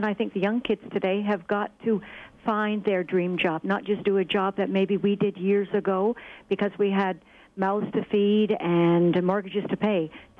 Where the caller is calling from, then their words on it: Montreal, Quebec, Canada; Montreal.